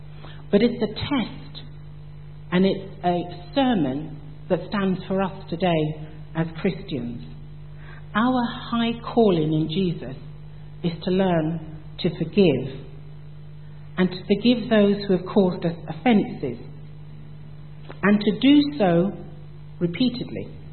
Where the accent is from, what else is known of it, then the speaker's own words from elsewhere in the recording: Jamaica; my heritage is that I am from the Commonwealth country or island of Jamaica